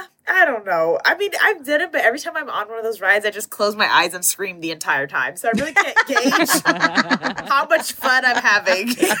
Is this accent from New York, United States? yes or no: no; Tennessee, United States; now in Los Angeles, United States; I'm from Tennessee originally, though. And then LA for the past, 9 years.